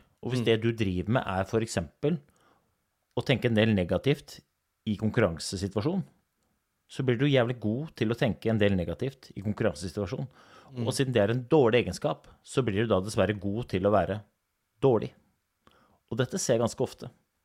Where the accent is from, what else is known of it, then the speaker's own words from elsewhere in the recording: Oslo, Norway; selv om jeg kommer fra Groruddalen